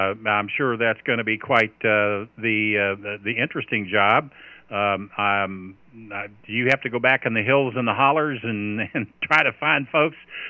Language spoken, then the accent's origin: English; Kentucky, United States; You know, I am from Kentucky, Bob.